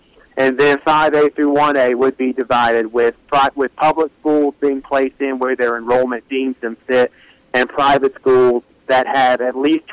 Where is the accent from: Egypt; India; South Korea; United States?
United States; Alabama; I grew up in Alabama for the entirety of my adolescence